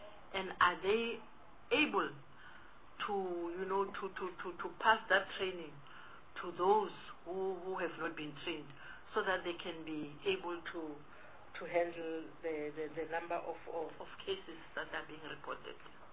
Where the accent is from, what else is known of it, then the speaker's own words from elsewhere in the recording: South Africa; I'm just thinking aloud, as a South African citizen, worried by this way of saying, in South Africa, the rate of domestic violence is increasing every day.